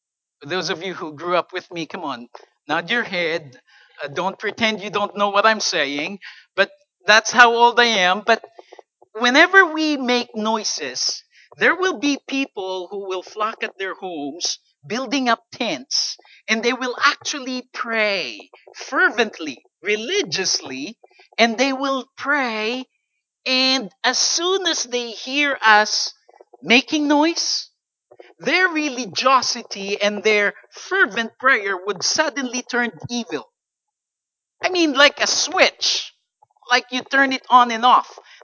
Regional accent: Philippines; I grew up in the Philippines. And in the Philippines, we're very much well known as the Christian or the very religious country.

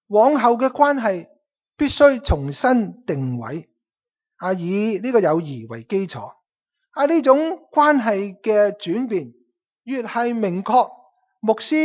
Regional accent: Canada; 我仍然继续会住喺 Surrey。我唔会搬落去西雅图噶。因为呢我是加拿大人来的。

